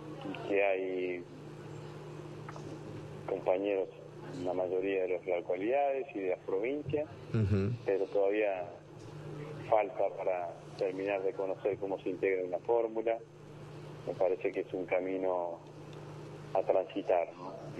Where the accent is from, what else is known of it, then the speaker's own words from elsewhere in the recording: Vera, Santa Fe, Argentina; now in Rosario, Argentina; Nací, si bien vivo en Rosario hace más de 40 años, nací, hice toda mi escuela primaria y secundaria en el interior del interior, en una localidad muy chica que se llama Vera, en el norte de la provincia de Santa Fe.